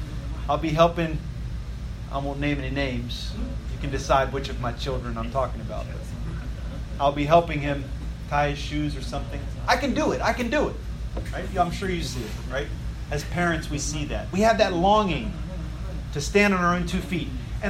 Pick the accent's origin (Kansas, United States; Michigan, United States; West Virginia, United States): West Virginia, United States; I'm from West Virginia, where there are lots of mountains.